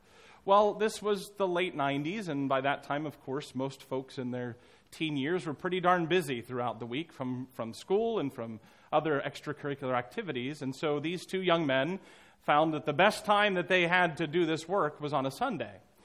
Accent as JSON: {"language": "English", "region": "West Virginia", "country": "United States", "said": "Well, I'm from West Virginia, Alan."}